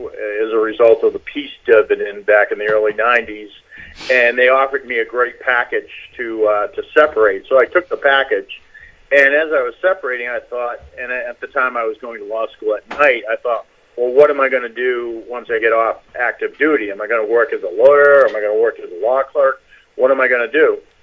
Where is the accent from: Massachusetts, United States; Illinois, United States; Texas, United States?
Massachusetts, United States; Gloucester; Oh, well, I was born in Gloucester, as was my mother and grandmother before me. I went to Gloucester High.